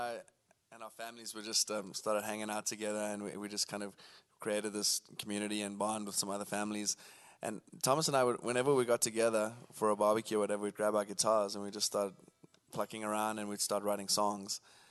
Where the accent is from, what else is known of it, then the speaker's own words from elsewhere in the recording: Cape Town, Western Cape, South Africa; My wife and I were born and raised in Cape Town in South Africa. That's why we talk funny. And we're from the, sometimes say we're from the deep south, so that's the southern accent you're hearing.